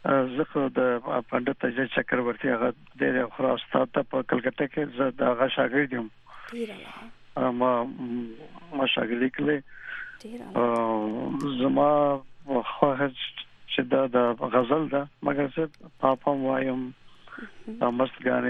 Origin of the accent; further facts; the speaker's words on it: Kabul, Afghanistan; also born or lived in Kunduz / Nangarhar; مونږ خو د مرنه ژبم پښتو ده او مونږ کندهاري یو مګر په کابل کې لوی شوی یو کله په کندوز کې په کابل کې په ننګرهار کې